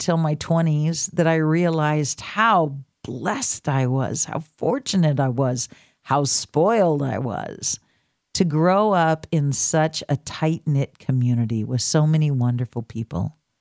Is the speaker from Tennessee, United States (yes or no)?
no; Reedsport, Oregon, United States; a living legend from my hometown of Reedsport, Oregon, on the phone with me.